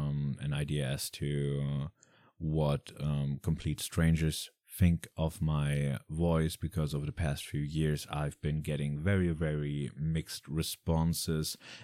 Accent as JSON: {"language": "English", "country": "Germany", "second_language": "English", "said": "As you can probably, hopefully not, but probably tell by my accent, I am German."}